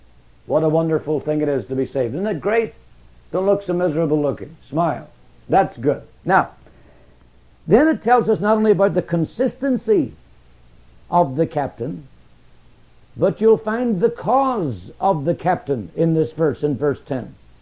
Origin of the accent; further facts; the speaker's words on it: Ireland; which suited my green complexion because I'm Irish